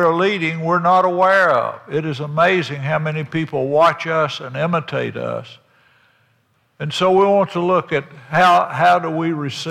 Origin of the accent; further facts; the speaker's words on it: Tennessee, United States; When I was growing up in Hickman County, Tennessee, we traded Harbor Store.